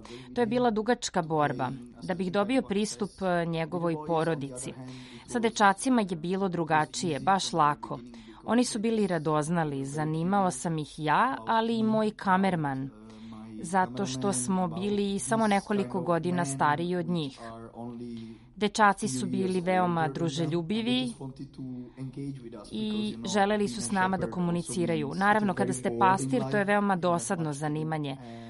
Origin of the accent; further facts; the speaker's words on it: Italy; Serbian is a second language; now in Czechia; Ja sam inače Italijan, ali živim u Češkoj